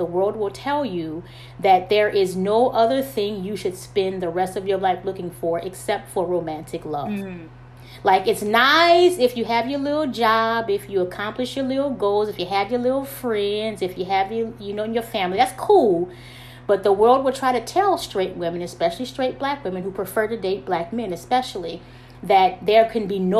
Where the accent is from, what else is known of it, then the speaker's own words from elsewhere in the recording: Southern US, United States; I grew up in the Bible Belt South as a little black girl with two lower middle class parents who was raised as a strict Seventh-day Adventist